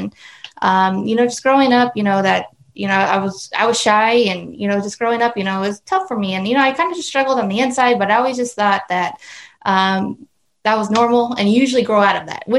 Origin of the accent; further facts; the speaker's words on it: Casa Grande, Arizona, United States; Well, Pastor, I grew up here in Casa Grande, born and raised.